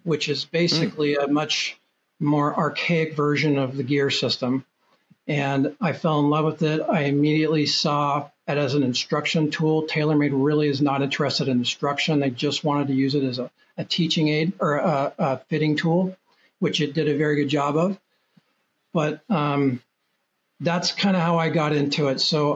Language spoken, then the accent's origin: English; Portland, Oregon, United States; I'm from Portland, Oregon.